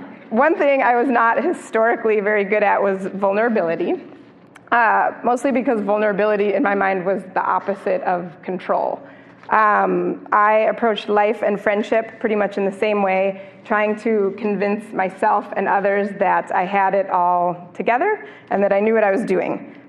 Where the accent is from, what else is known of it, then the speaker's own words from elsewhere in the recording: Chicago, Illinois, United States; I'm from Chicago, as they said.